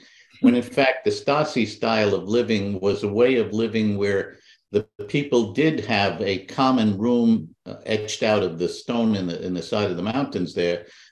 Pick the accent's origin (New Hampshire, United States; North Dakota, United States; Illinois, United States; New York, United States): New York, United States; Bronx; Yeah, so I grew up in the Pelham Bay section of the Bronx.